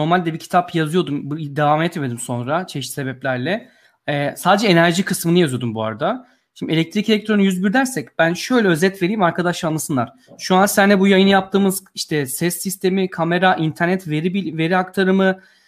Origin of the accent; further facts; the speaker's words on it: Antalya, Turkey; also born or lived in Yozgat; Ben çocukken Yozgat'ta doğdum. Sonra Antalya taşındık 5 yaşından sonra. Doğum yerim Yozgat.